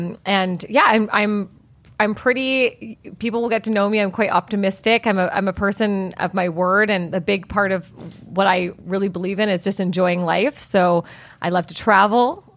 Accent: Vancouver, British Columbia, Canada; I am born and bred in Vancouver, British Columbia. Where I call home.

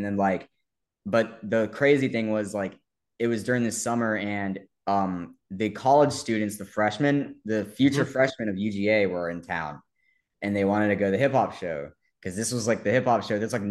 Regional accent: Athens, Georgia, United States; I grew up in Athens until I was 21 years old, and like I'm 23 now, and literally it's a cool town.

